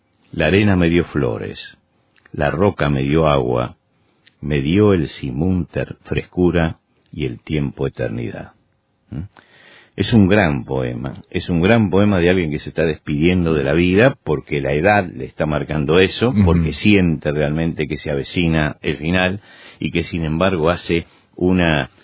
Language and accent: Spanish; Argentina; él fue diplomático durante mucho tiempo en mi país, en Argentina